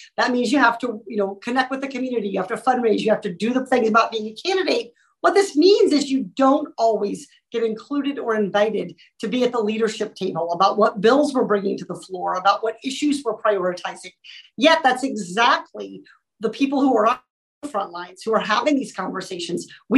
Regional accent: California, United States; as a resident of Orange County, as a Californian.

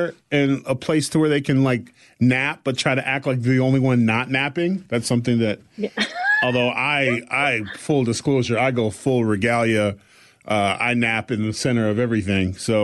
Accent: California, United States; Like I'm from California. Like I've been up there.

